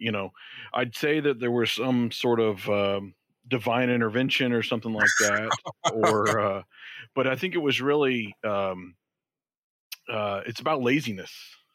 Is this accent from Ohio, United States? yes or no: no; Georgia, United States